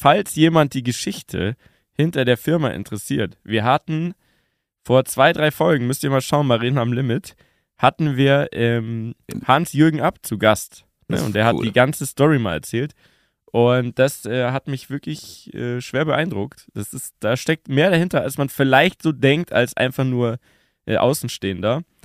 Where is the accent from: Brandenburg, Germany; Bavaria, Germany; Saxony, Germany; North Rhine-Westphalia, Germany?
Bavaria, Germany; Munich; weil ich bin ja Urbayer, geboren in München.